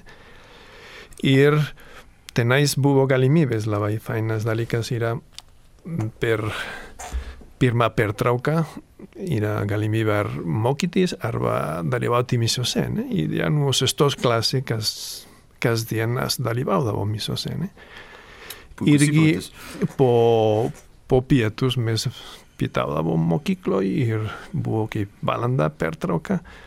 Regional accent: Barcelona, Catalonia, Spain; Barcelonoje.

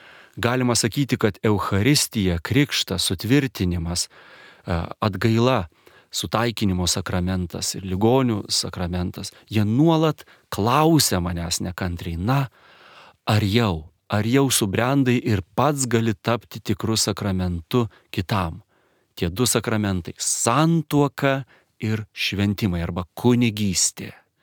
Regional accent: Kaunas, Kaunas County, Lithuania; aš augau Kaune, ketvirtame aukšte daugia aukščio namo

